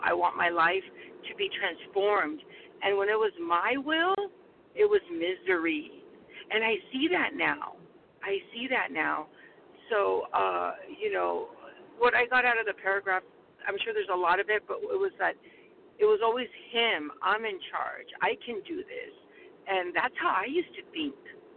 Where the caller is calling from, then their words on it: California, United States; Yes, I'm calling from California.